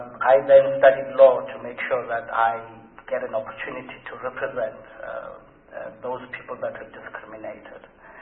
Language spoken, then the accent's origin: English; Free State, South Africa; I hail from the Free State, in a small place called Harrison.